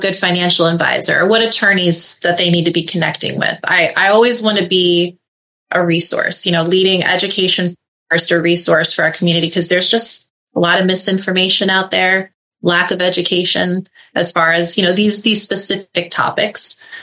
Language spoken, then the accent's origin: English; Dania Beach, Florida, United States; So my parents moved down here. So I was born and raised in Dania Beach, you know, really humble beginnings, no lawyers in my family.